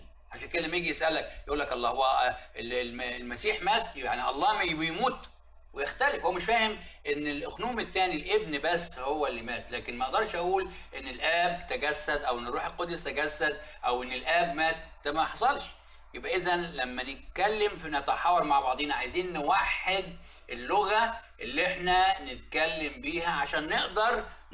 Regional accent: Egypt; انا بالنسبه لي كانت جديده عليا كمصري

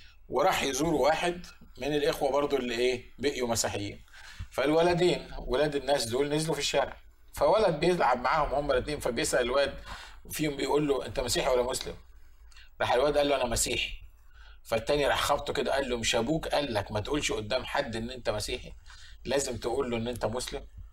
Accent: Egypt; النهاردة عندنا في مصر وفي البلاد العربية كلها

